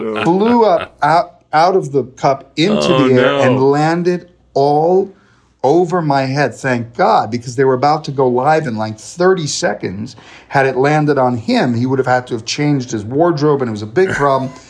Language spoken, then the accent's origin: English; New York, United States; I grew up in Queens, but I'm a Yankees fan